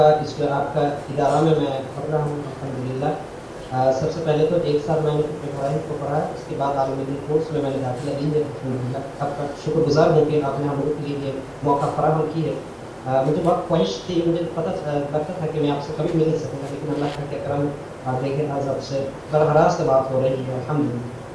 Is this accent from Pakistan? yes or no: no; Bangladesh; محترم، میں بنگلہ دیش سے ہوں